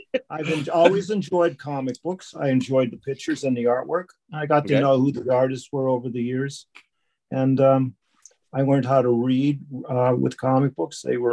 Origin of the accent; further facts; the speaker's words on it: Highland Park, Pennsylvania, United States; Well, I grew up in Highland Park, my East Liberty, East End.